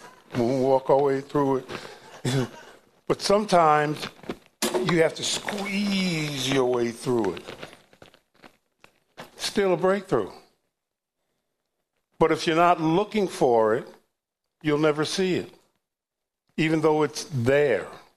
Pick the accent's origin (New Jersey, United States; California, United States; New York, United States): New York, United States; They're not my favorite team because I'm from New York. So I'm a Knicks fan.